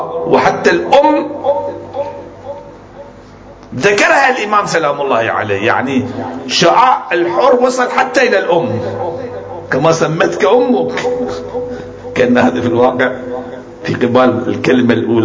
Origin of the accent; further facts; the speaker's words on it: Najaf, Najaf Governorate, Iraq; وأيضا عندنا في النجف الأشرف